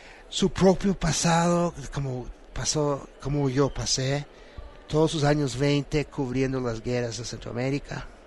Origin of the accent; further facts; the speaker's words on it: Boston, Massachusetts, United States; now in New York, United States; voy a Boston, donde yo nací, donde yo, en parte donde yo crecí. Yo soy hijo de migrantes, papá ruso, judío, mamá guatemalteca, católica.